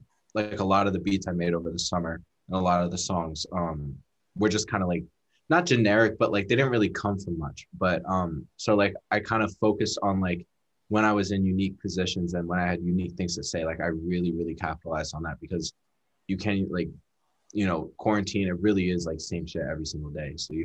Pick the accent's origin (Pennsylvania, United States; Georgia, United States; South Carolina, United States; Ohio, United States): Pennsylvania, United States; Abington; now in Pittsburgh, United States; So I'm from Abington, which is right outside Philly.